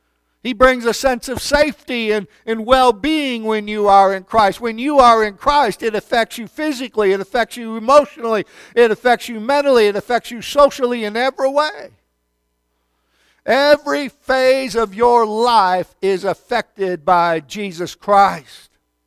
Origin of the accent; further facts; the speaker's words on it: New York, United States; I mean, I come from Western New York